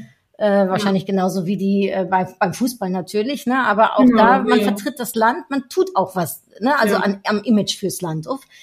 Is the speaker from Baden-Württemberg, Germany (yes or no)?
no; Cologne, North Rhine-Westphalia, Germany; Ja, ich sag mal, als Kölner ist man da sehr erprobt.